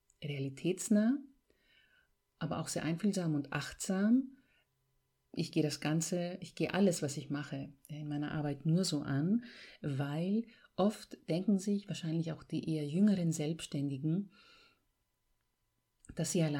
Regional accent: Greece; German is a second language; now in Germany; auch in meinem Heimatland hat sich die Lage sehr verbessert. In manchen Teilen sogar ist Griechenland digitalisierter als Deutschland

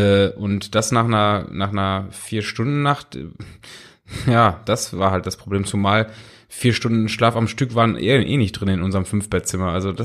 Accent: Dortmund, North Rhine-Westphalia, Germany; Ich bin aus Dortmund.

